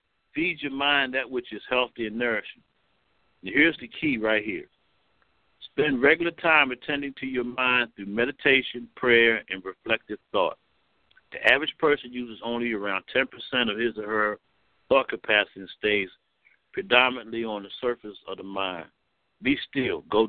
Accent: Baltimore, Maryland, United States; It's like right now in my hometown of Baltimore, where they started a thing this weekend.

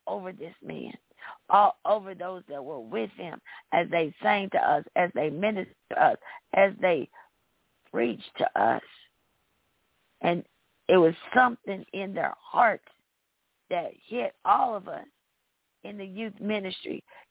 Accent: the South, United States; because I grew up in the South and you didn't talk bad to your elders.

